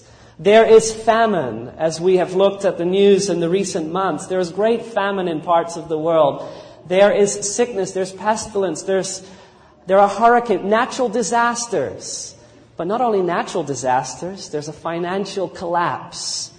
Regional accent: New Zealand; born there; I was born in New Zealand

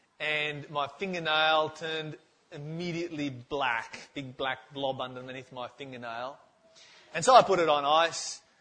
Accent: Tasmania, Australia; I grew up in Tasmania and we used to get snow.

